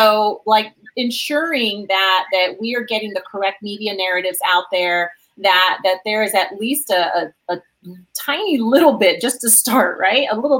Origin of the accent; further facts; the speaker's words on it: Las Vegas, Nevada, United States; also born or lived in Los Angeles; I'm born and raised. Well, not raised, but born in LA, raised in Vegas. My parents are from Mexico. So I'm second gen.